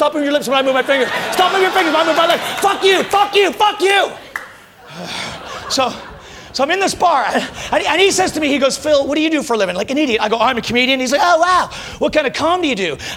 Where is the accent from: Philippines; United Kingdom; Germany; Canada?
Canada; Toronto, Ontario; It's because I'm Canadian. I'm from Toronto, right?